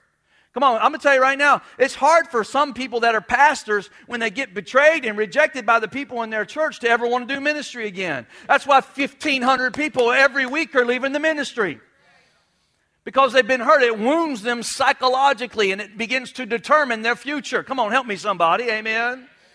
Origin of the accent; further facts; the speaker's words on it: New York, United States; I'm a Yankee. I'm a rebel. I'm from New York. I'm from New York.